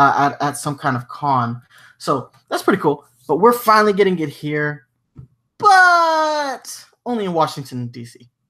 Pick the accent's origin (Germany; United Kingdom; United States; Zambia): Germany; I grew up in Germany.